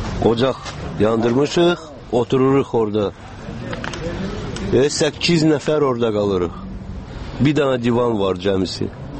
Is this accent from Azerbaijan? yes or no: yes; Baku, Azerbaijan; Bakılıyıq